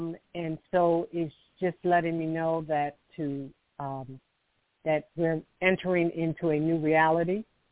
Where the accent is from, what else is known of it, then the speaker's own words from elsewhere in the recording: Philadelphia, Pennsylvania, United States; I'm from Philadelphia.